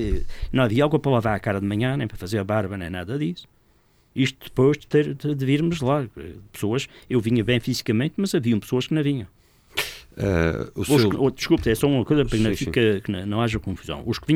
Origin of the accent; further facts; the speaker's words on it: Corvo, Azores, Portugal; do Corvo, porque era a minha terra e fazia questão que ficassem lá livros